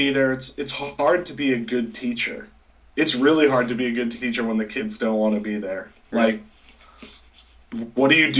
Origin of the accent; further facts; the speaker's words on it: Edmonton, Alberta, Canada; here in my hometown of Edmonton, so I have a lot of musician friends who are all gigging around the city.